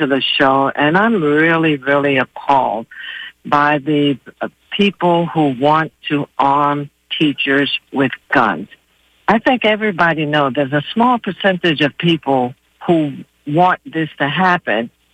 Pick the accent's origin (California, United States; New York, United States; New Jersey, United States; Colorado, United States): New York, United States; I'm from New York, and they put metal detectors in urban communities